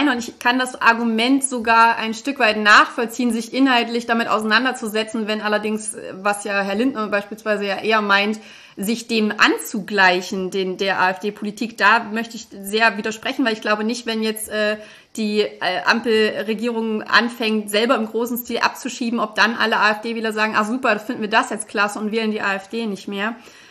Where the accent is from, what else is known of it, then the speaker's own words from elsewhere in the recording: Thuringia, Germany; ich als Thüringerin